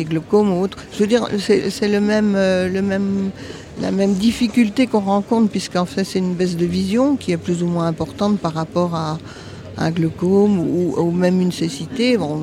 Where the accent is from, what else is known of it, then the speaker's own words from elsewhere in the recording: Nancy, Grand Est, France; Je suis originaire de Nancy.